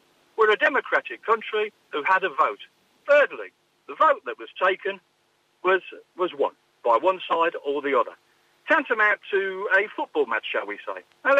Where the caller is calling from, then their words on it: Altea, Valencian Community, Spain; I'm phoning from Altea.